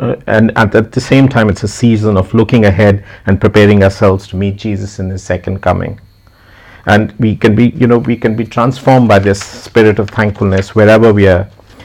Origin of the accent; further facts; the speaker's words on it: Chandigarh, India; this is a church in my hometown called Chandigarh.